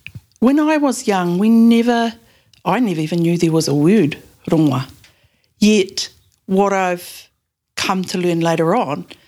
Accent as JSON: {"language": "English", "town": "Tokoroa", "region": "Waikato", "country": "New Zealand", "tie": "born or raised there", "also_born_or_lived": "Manawatū, New Zealand / Tamaki, New Zealand", "said": "So I was born in Tokoroa and lived with my maternal aunt. I was whangai to my maternal aunt when I was from birth and lived there for a while, then moved to the Manawatū with my birth family"}